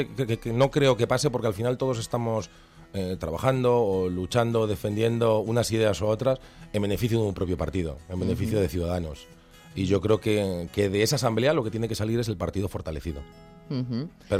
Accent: Valdemoro, Community of Madrid, Spain; que es en recuperar mi pueblo, en recuperar Valdemoro.

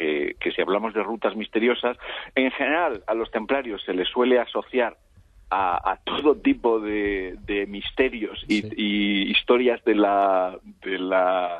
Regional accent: Valencia, Valencian Community, Spain; yo soy de allí, yo soy nacido en Valencia, pero he trabajado muchísimos años en Castellón, con lo cual sí, conozco muy bien la zona.

